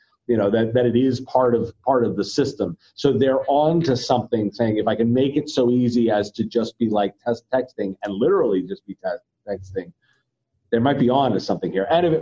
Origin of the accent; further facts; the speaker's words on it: Washington, District of Columbia, United States; I'd be remiss if I didn't say I'm from the Washington, D.C. area.